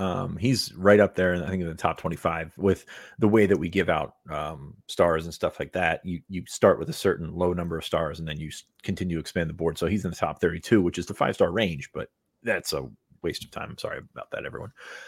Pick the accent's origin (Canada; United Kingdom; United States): United States; Pennsylvania; I am from Franklin County in southern Pennsylvania.